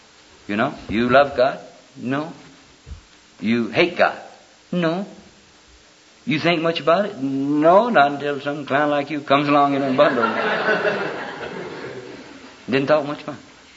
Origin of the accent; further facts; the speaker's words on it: Alabama, United States; born there; If I'd have been born in Jersey, I would have probably had a Jersey accent. But I was born in Alabama.